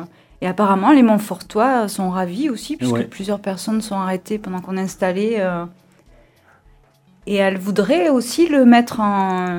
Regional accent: Mugron, Nouvelle-Aquitaine, France; Non, je suis de Mugron.

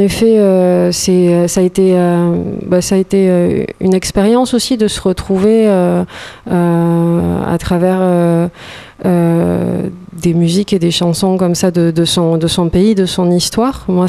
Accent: Nouvelle-Aquitaine, France; Moi je suis du Pays Basque

